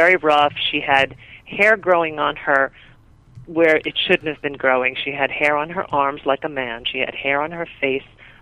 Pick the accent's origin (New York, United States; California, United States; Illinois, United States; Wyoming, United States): New York, United States; I may be a little pushier because I'm a New Yorker